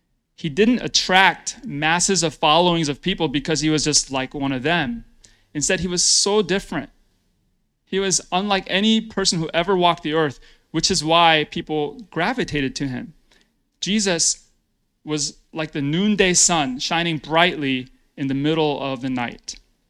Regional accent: United States; As an American, I can tell you that the U.S. government has failed many of our allies.

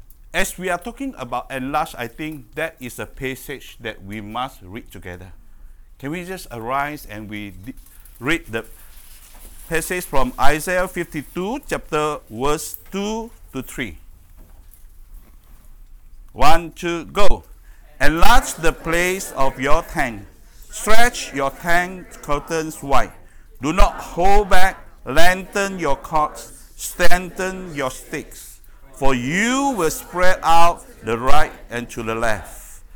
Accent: Malaysia; from Malaysia.

